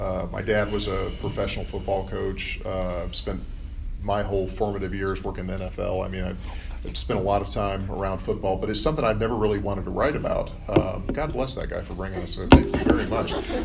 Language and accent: English; Alabama, United States; when I grew up in Alabama, and I was in Alabama in high school and in college